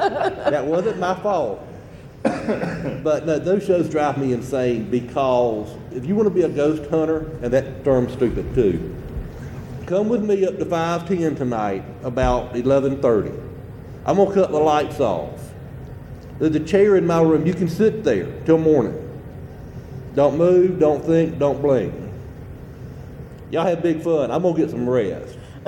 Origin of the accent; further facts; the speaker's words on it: Boston, Massachusetts, United States; accent: Boston; They said my accent was off, and I didn't buy it. This is my Boston accent.